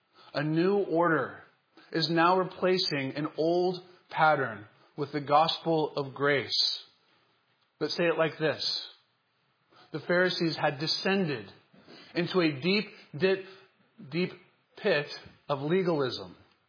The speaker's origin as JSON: {"language": "English", "region": "North Carolina", "country": "United States", "tie": "born or raised there", "said": "When I was not yet a Christian, growing up in the South in North Carolina, where cultural Christianity gives a rather poor imitation of true Christianity"}